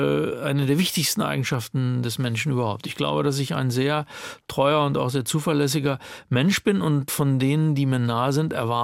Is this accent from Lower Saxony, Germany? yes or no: yes; Braunschweig, Lower Saxony, Germany; eine Fahrradtour von meiner Heimatstadt Braunschweig bis nach Malente